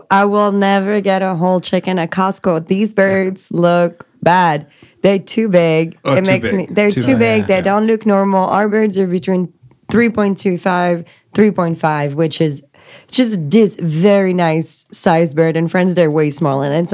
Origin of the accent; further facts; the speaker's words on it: Paris, Île-de-France, France; I'm from Paris.